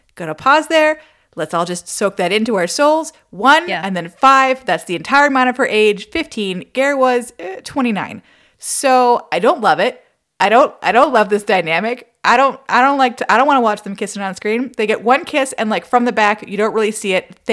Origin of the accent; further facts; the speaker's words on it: Canada; But like as a Canadian, it's like, bing, it's like a thing.